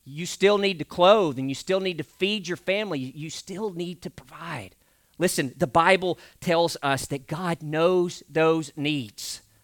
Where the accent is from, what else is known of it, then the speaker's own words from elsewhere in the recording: Truman, Arkansas, United States; I was living in my hometown of Truman, Arkansas, the northeast corner of the state